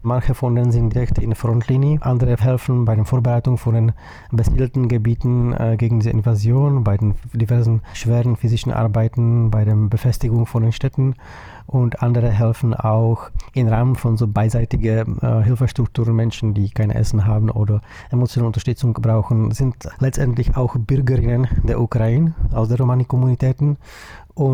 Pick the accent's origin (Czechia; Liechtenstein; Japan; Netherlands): Czechia; Ich komme aus der Tschechischen Republik und ja, ich bin eine Person of Color